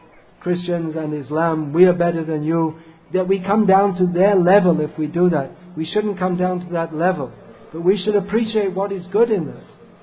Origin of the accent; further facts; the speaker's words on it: United Kingdom; I was raised in Britain, but religion for us, it just wasn't an issue.